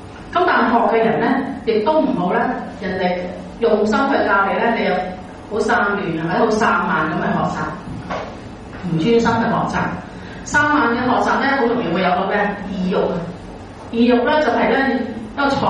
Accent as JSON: {"language": "Cantonese", "country": "China", "said": "咁我哋中國人咧，好多時好多咩好多老師教學生都係咁啊。"}